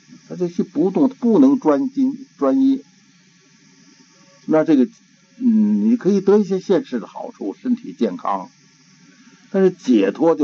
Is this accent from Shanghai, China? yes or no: no; Tibet, China; Chinese is a second language; 我们西藏人就是每年到年终自己检查检查